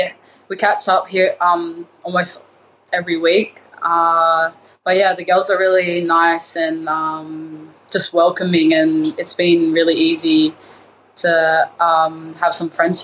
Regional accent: Perth, Western Australia, Australia; also born or lived in Albany, Australia; So I was born in Albany, which is 4 hours down south of Perth. That's the Mining. That's my dad's side. My mum's side is Barlodong, which is northern. And, yeah, I was raised in Perth.

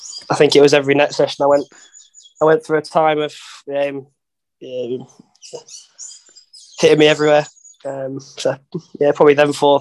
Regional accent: England, United Kingdom; As a county cricketer and as English players, there's a high ceiling there.

